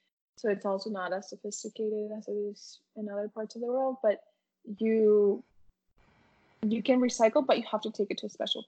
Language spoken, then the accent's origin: English; Paraguay; I'm from Paraguay, the whole culture and traditional food, it's very heavily emphasized with red meat.